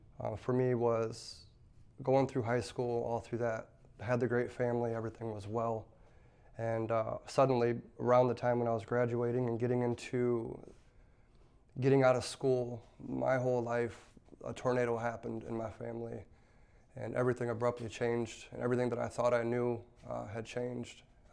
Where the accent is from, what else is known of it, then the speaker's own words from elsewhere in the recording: Battle Creek, Michigan, United States; I'm 44 years old. I've lived a pretty eventful life. I grew up in Battle Creek, Michigan.